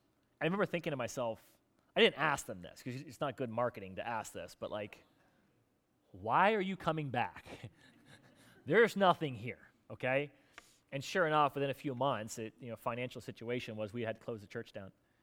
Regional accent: Florida, United States; also born or lived in Hampton Roads; And I was born here in the Hampton Roads area, but then I grew up in South Florida after my dad got out of the Navy.

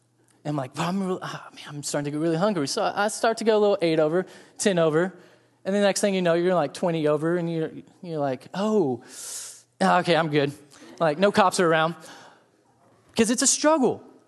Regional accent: Texas, United States; Growing up, growing up in Texas, the speed limit of highways averaged 65 to 75. Move to Virginia, get on my first highway, and it's 55.

